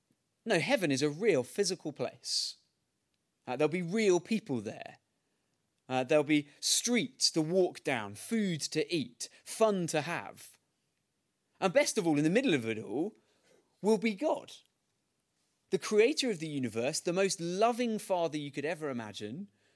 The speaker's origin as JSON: {"language": "English", "country": "United Kingdom", "said": "My British passport shows me that I'm a British citizen. So if I go on holiday to Spain or what have you, or have to go on business somewhere, then it reminds me where I belong, that my home is here in Britain."}